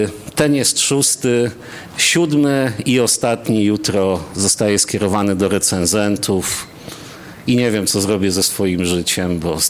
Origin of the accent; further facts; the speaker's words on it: Radom, Masovian Voivodeship, Poland; ja jestem z Radomia, interesował mnie wtedy dystrykt radomski